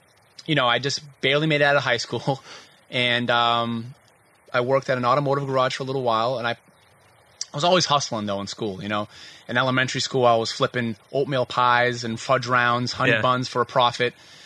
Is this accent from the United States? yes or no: yes; Brockton, Massachusetts, United States; I was born and raised in Brockton, Massachusetts. Not so much a Jewish neighborhood. I was only as like, we were the only Israeli family in the whole town.